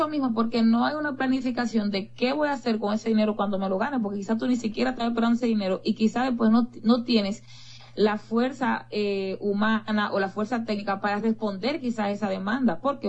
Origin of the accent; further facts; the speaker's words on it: Dominican Republic; Yo soy dominicana